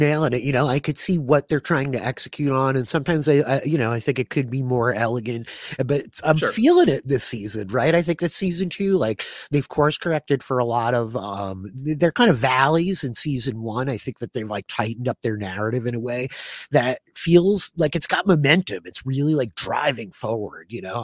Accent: New York, United States; I mean, not to get like too morbid, but as a New Yorker, you know, it very much pulls me back to September 11th.

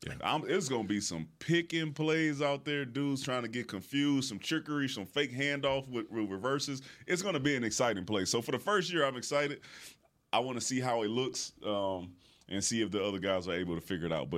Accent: Houston, Texas, United States; When you driving down the street in Houston, you see dudes on the side of, they in the median on their horses. I grew up seeing that.

